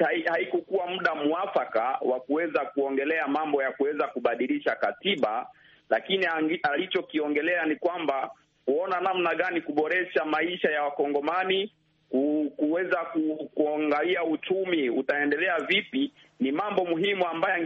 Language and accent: Swahili; Beni, North Kivu, DR Congo; Na maeneo ya Beni ambako nimetokea